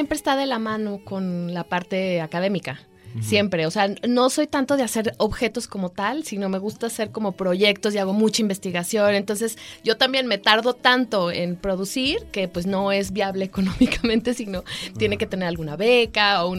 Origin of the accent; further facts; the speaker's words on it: Guadalajara, Jalisco, Mexico; Soy de aquí de Guadalajara.